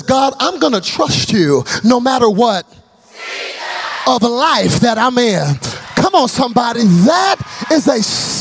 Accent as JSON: {"language": "English", "town": "Dallas", "region": "Texas", "country": "United States", "said": "But I am from Dallas, and we get triple-digit heat every day, 108, 103."}